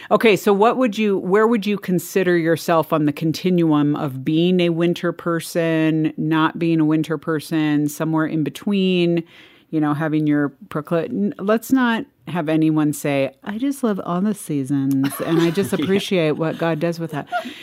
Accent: California, United States; also born or lived in Minnesota; I was born in northern Minnesota, and I've lived there a couple different times. I grew up in California

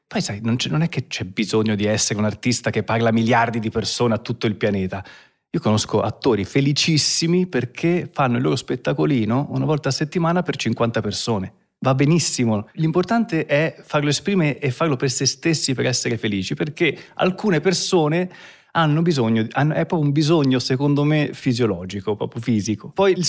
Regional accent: Scandicci, Tuscany, Italy; also born or lived in Florence; Allora, io sono nato in Toscana, a Firenze, negli anni 70, nel 74, un anno meraviglioso

